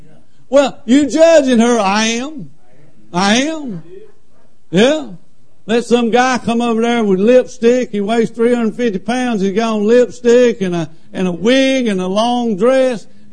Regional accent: Lancaster, South Carolina, United States; I don't read English real good. I'm from Lancaster, South Carolina.

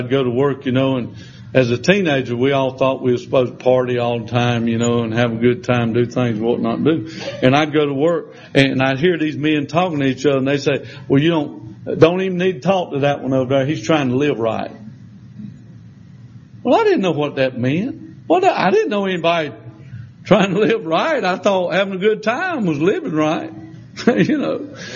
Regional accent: Lancaster, South Carolina, United States; Now, I know I'm from Lancaster. I grew up in Lancaster. That's the other side of Catawba River, and we talk different.

